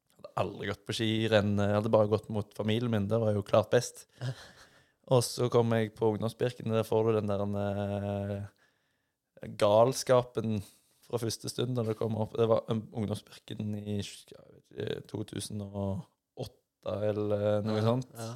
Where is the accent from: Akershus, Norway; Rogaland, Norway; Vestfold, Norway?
Rogaland, Norway; Så når det kom snø hjemme på Jæren den ene gangen i året